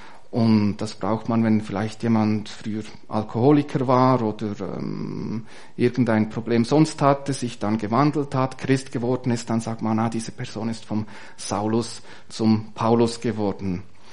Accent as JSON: {"language": "German", "region": "Bern", "country": "Switzerland", "lives_now": "Lucerne, Switzerland", "said": "ich komme aus dem Kanton Bern, wohne inzwischen in Luzern."}